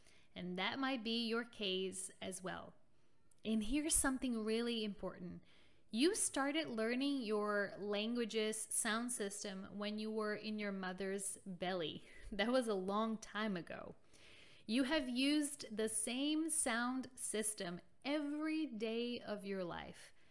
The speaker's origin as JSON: {"language": "English", "country": "Brazil", "first_language": "Portuguese", "second_language": "English", "said": "Portuguese, my native language"}